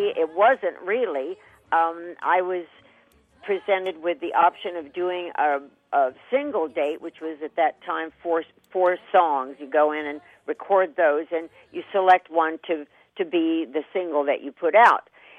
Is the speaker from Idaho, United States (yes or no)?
no; Kentucky, United States; To me, growing up in Kentucky with cornfields and wheat fields, it was, and it had a lot of gospel influence